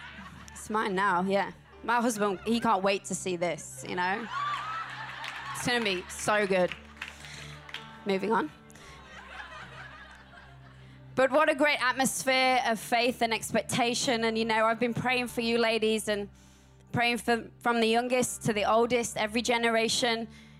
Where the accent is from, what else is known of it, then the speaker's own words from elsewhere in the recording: Sheffield, Yorkshire and the Humber, United Kingdom; I'm from England. How cute is that? I'm from England. And as Pastor Leanne said, I'm from Sheffield.